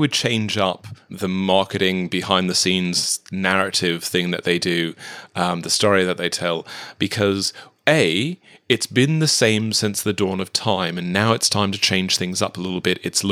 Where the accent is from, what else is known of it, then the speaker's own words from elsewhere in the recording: England, United Kingdom; now in United States; And also being an Englishman in America